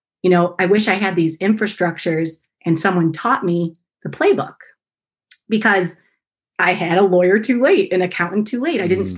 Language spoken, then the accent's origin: English; Syracuse, New York, United States; now in Rochester, United States; It starts with when I moved to Rochester. I'm from Syracuse originally.